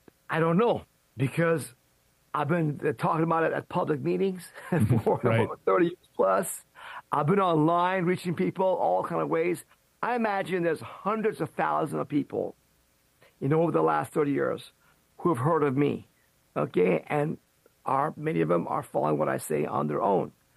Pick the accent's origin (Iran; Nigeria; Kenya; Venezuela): Iran; now in United States; Back in 1992, Clayton, and I came from Iran, an unfree country, to a free country